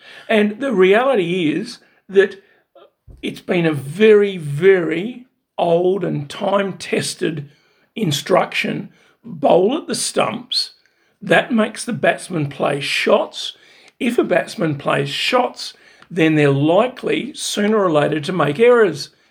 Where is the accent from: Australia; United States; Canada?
Australia; I'm an Aussie through and through